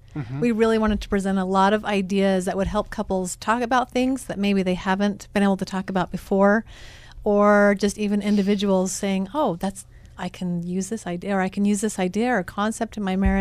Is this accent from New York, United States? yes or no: no; Sandy, Utah, United States; Here in Sandy, Utah, went to Alta High School.